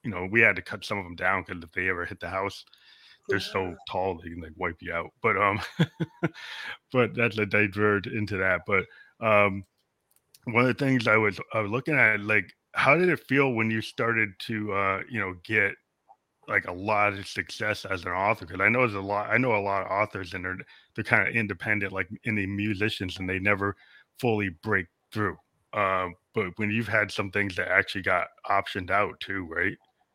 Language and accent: English; Massachusetts, United States; born there; now in New Hampshire, United States; Well, yeah, I was born in Mass. I live in New Hampshire now. But I was born in Massachusetts, which is, you know, not that far. We're still in the Northeast.